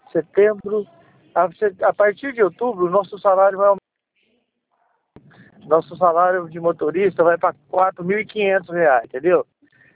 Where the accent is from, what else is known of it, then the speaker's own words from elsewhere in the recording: Nhandeara, São Paulo, Brazil; eu sou da cidade de Nhandeara, bem.